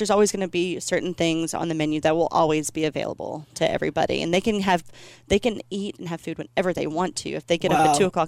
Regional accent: Quail Run, Tennessee, United States; I'm actually from right up the road in Quail Run. I was born and raised there.

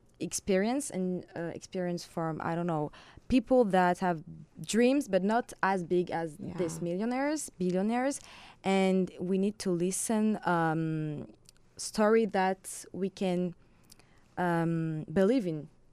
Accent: Marseille, Provence-Alpes-Côte d'Azur, France; English is a second language; So I'm from Marseille, south of France.

